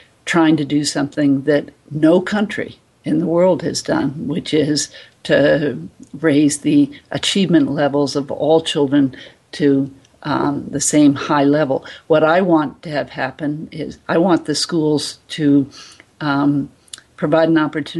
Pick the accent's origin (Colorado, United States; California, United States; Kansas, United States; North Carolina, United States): North Carolina, United States; Durham; I often also cite an example from my hometown of Durham, North Carolina.